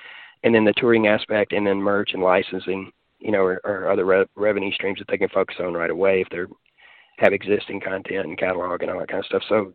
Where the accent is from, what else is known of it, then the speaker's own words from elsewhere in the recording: Mississippi, United States; I grew up in the Delta, and that was my heart, was with acoustic stuff.